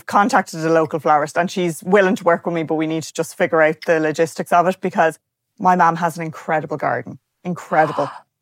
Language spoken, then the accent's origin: English; Arklow, County Wicklow, Ireland; because I'm from Arklow, so it's very close